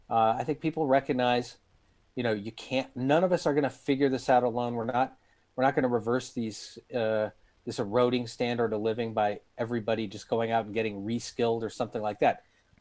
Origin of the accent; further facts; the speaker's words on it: Detroit, Michigan, United States; I grew up in Detroit, where we were a UAW town, and you could see a middle class standard of living emerging all around me, in whole neighborhoods of prosperity.